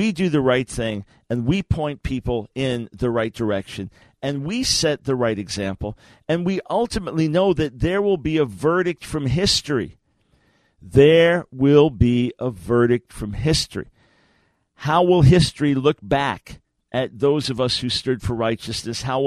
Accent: New York, United States; because I'm a New Yorker, I spent most of my life in New York, over the first half in New York.

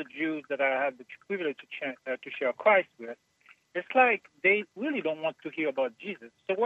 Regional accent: Haiti; I'm originally from Haiti.

